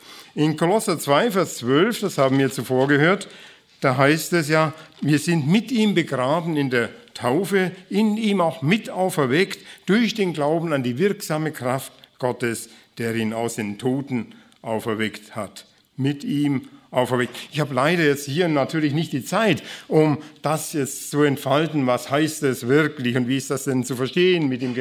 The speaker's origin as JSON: {"language": "German", "region": "Bavaria", "country": "Germany", "said": "Ich komme aus dem Allgäu"}